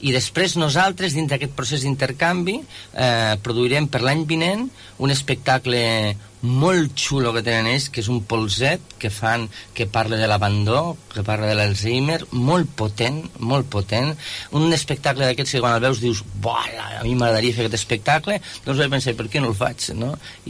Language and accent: Catalan; Lleida, Catalonia, Spain; sí, soc de Lleida